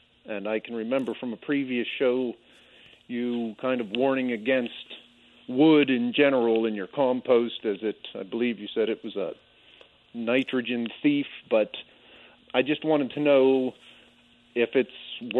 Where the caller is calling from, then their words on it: Pennsylvania, United States; I'm calling you from French Creek State Park.